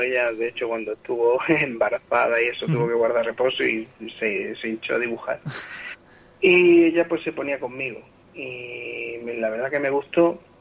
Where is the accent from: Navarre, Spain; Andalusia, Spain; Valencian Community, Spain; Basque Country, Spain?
Andalusia, Spain; Málaga; now in Granada, Spain; soy de Málaga, pero actualmente estoy en Granada.